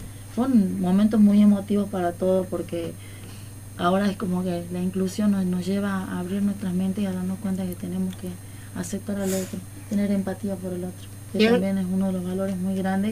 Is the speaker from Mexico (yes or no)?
no; Argentina; nos toca a todos como argentinos